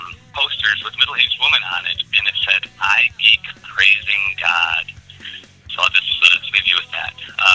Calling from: Kalamazoo, Michigan, United States; I'm calling from Kalamazoo, Michigan.

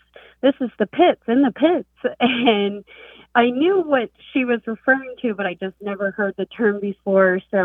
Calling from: Altoona, Pennsylvania, United States; I'm calling from Altoona, Pennsylvania.

